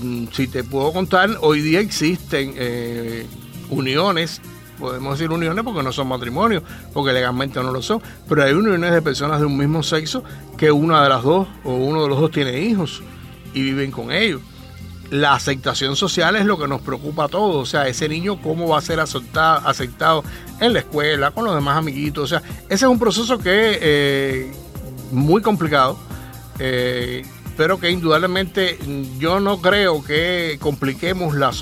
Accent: Cuba; Yo creo que lo importante es eso, que todos somos cubanos.

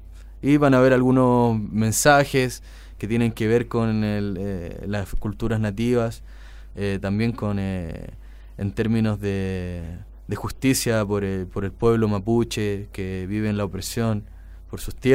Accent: Mendoza, Argentina; now in Santiago, Chile; cuando yo llegué a Santiago de Chile, porque yo me crié en Mendoza, Argentina, donde aprendí el sonido y la música

